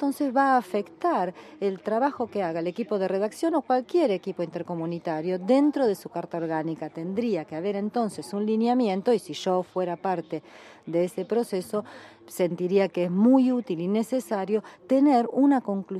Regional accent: Argentina; soy de acá de Argentina

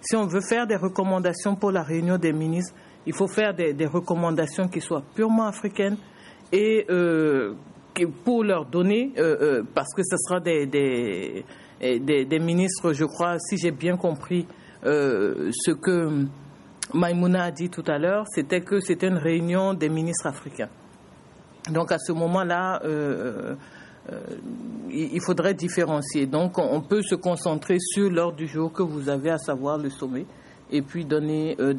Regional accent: Benin; je suis du Bénin.

